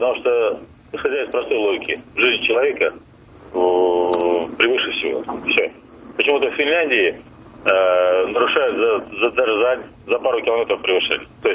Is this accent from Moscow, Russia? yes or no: yes; Moscow, Russia; я из Москвы.